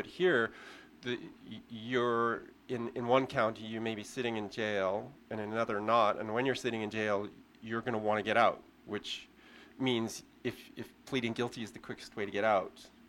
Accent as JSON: {"language": "English", "country": "Canada", "said": "I don't know if you knew it, but I'm Canadian, but I've traveled to the U.S. a lot."}